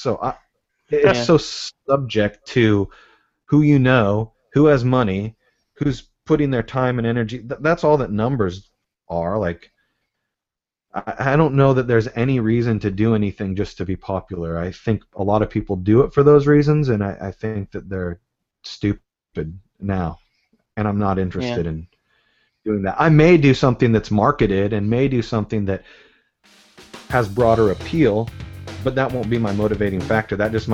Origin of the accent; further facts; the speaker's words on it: Port Angeles, Washington, United States; even growing up in my hometown, which is about 2 hours west of Seattle in a small town called Port Angeles, I never fit in with Christians.